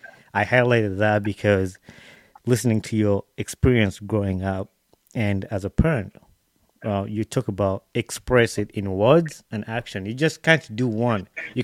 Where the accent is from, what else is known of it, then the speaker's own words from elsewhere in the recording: Uganda; Because you mentioned earlier that we grew up in Uganda.